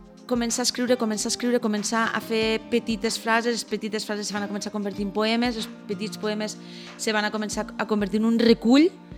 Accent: Deltebre, Catalonia, Spain; Claro, jo soc de Deltebre, perdó que no ho hem dit.

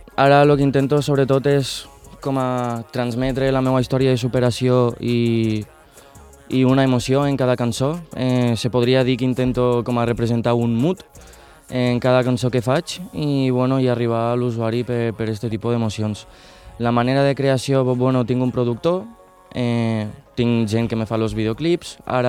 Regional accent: Tortosa, Catalonia, Spain; sóc un jove de 26 anys, d'aquí de la zona de Tortosa

